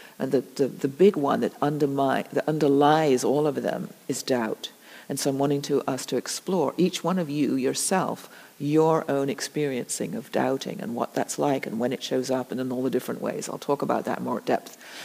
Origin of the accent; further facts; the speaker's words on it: England, United Kingdom; I grew up in England, and so you have to do prayers at school in the morning and that kind of thing.